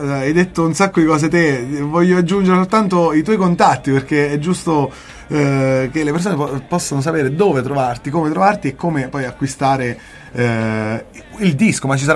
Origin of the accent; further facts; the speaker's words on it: Campania, Italy; un artista della mia terra, quindi campano.